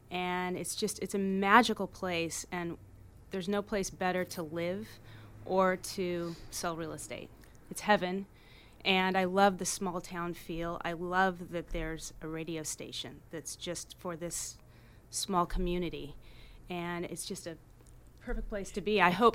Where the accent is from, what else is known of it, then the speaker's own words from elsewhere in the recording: Los Angeles, California, United States; now in Laguna Beach, United States; I grew up in Los Angeles, and I, a year ago, just decided to pick up and move to the place that I used to come